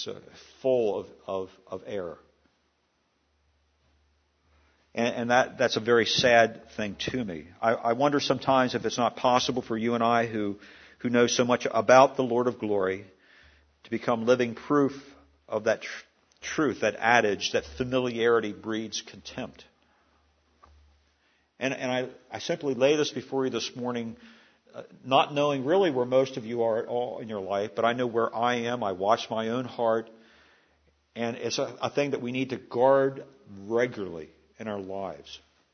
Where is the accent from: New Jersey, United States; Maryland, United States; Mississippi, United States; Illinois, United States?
Maryland, United States; as one friend graphically described Prince George's County back in my home state of Maryland